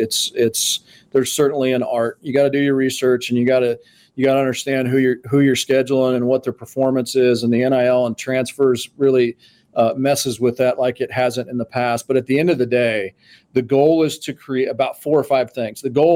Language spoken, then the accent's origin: English; Manhattan, Kansas, United States; I think back to when I was growing up in Manhattan and we were watching the Jayhawks and Coach Williams do his thing.